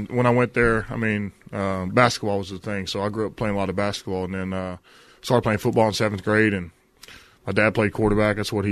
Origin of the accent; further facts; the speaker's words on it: Groveton, Texas, United States; It's East Texas.